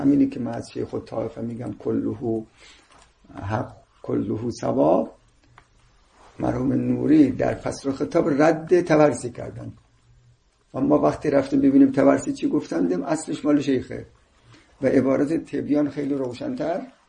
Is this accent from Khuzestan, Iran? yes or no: no; Tehran, Tehran Province, Iran; نه من تهرانی هستم.